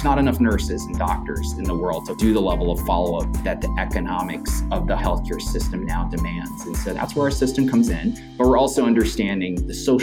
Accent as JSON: {"language": "English", "town": "Brooklyn", "region": "New York", "country": "United States", "tie": "born or raised there", "said": "I'm a Puerto Rican descent. I grew up in Brooklyn"}